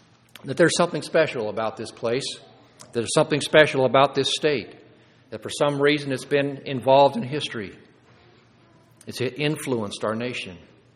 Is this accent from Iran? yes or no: no; Sedona, Arizona, United States; When I was a boy, I remember growing up in Sedona